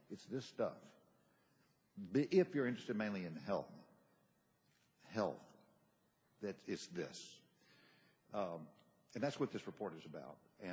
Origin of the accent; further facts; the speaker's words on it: Tennessee, United States; my state of Tennessee, when you do that and you look at Dr. Braveman's data, we rank 47th out of 50, my home state